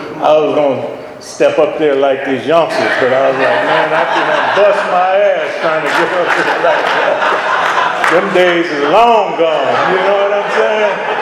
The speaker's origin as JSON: {"language": "English", "town": "San Diego", "region": "California", "country": "United States", "tie": "born or raised there", "said": "And I'm born and raised in San Diego, man. You know, we were raised by my mother."}